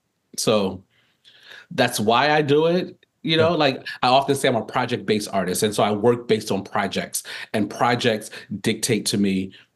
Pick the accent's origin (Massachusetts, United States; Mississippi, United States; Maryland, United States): Maryland, United States; Baltimore; You know, like growing up in Baltimore, there was a lot